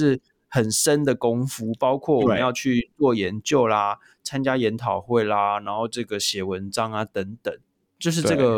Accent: Taiwan; 那我们台湾人在意的是什么

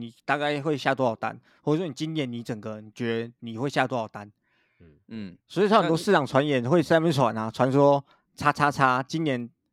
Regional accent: Taiwan; 可能我们台湾人很熟知的

